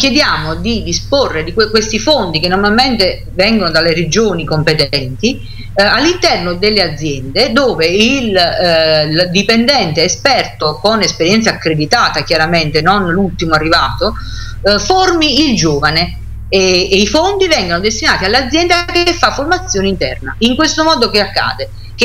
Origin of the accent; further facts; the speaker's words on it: Naples, Campania, Italy; now in Bologna, Italy; Io sono di Napoli, non sono bolognese.